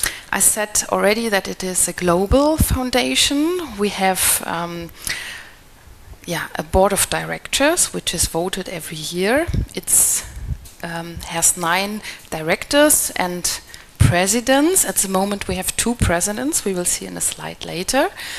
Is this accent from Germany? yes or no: yes; Cologne, North Rhine-Westphalia, Germany; English is a second language; I'm from Germany here, from Cologne, and I work in Bonn.